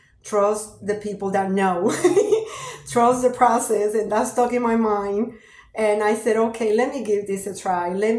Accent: Florida, United States; I'm from Southwest Florida.

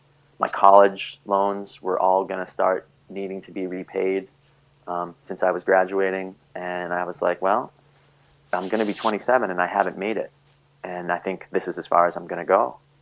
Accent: Brockton, Massachusetts, United States; I grew up in Brockton, Massachusetts, about 20 miles south of Boston. It's kind of a rough place

